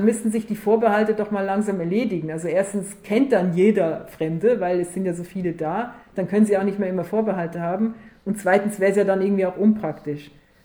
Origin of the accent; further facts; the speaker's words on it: Austria; ich bin Österreicherin, natürlich bin ich für Österreich.